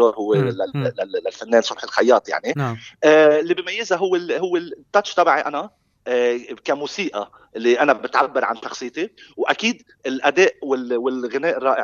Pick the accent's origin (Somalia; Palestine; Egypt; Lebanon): Lebanon; moved away as an adult; انا لبنان بلدي